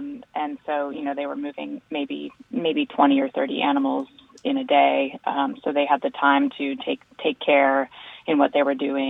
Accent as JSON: {"language": "English", "town": "Eugene", "region": "Oregon", "country": "United States", "tie": "born or raised there", "said": "Yeah, I grew up outside of Eugene, Oregon, and I hunted and fished with my grandfather and my dad."}